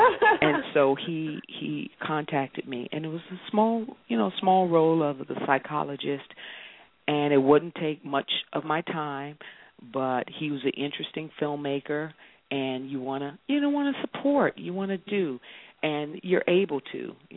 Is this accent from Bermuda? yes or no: no; the South, United States; Listen, I'm from the South, too, you know, and, you know, humble beginnings